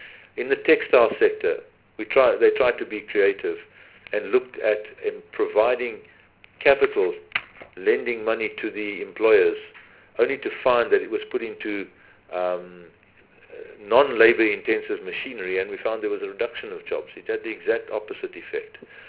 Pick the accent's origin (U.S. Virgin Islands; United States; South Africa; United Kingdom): South Africa; Western Cape; and I come from the Western Cape